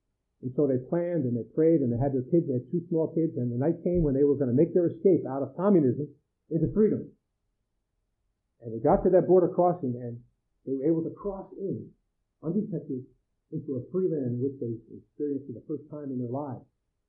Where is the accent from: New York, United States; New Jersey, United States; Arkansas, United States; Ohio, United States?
New York, United States; Yonkers; I'm thinking of the man that was very involved in our assembly growing up in Yonkers, who was our youth leader.